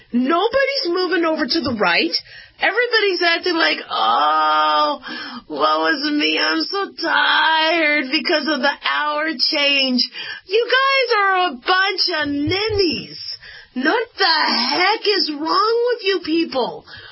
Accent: Las Vegas, Nevada, United States; And I'm expecting, because I'm from Vegas, I'm expecting somebody to complain or somebody to try to, you know, take cuts into the buffet line.

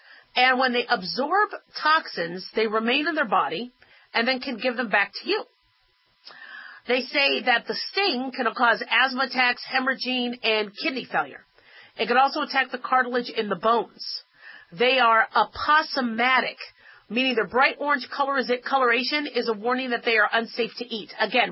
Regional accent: Arizona, United States; born or raised there

